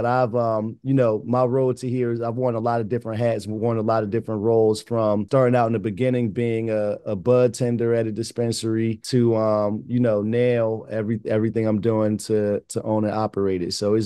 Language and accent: English; Ewing, New Jersey, United States; we are an adult use cannabis dispensary here in my hometown of Ewing, New Jersey.